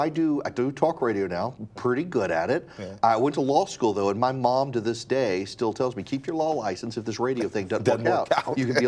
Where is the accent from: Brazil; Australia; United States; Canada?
United States; Louisiana; also born or lived in Dubai; I grew up in Dubai and then so rural Louisiana.